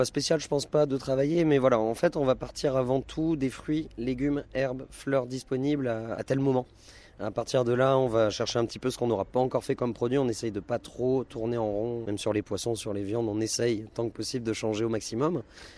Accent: Lille, Hauts-de-France, France; Originaire de Lille, ouais, je suis né à Lille.

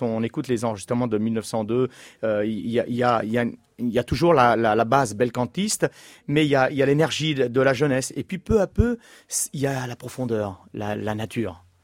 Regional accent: Clichy-sous-Bois, Île-de-France, France; moi, je suis né à Clichy-sous-Bois, donc je suis à la maison.

